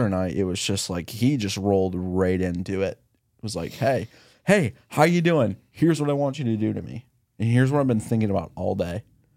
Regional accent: Michigan, United States; I'm from Carroll, Michigan.

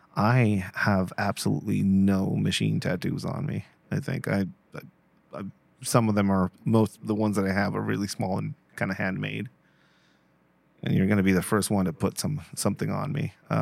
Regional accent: Tijuana, Baja California, Mexico; I've made it a point to come back and record these conversations here in Tijuana because, one, it's my hometown. I grew up here.

